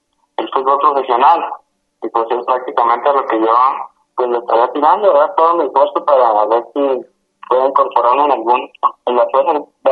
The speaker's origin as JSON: {"language": "Spanish", "town": "Colotlán", "region": "Jalisco", "country": "Mexico", "said": "como yo soy de aquí de Colotlán"}